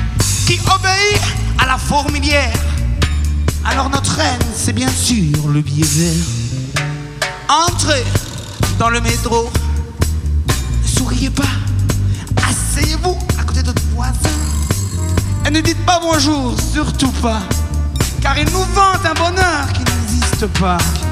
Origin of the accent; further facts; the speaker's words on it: Charleroi, Wallonia, Belgium; je viens de Charleroi, un espace plein de mines et de terrils. Presque. On parle wallon, t'as vu, hein?